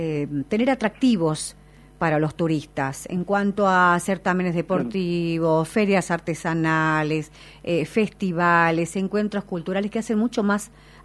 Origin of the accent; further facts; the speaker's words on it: Tucumán, Argentina; Nosotros que somos, a ver, tucumanos, nos encanta visitar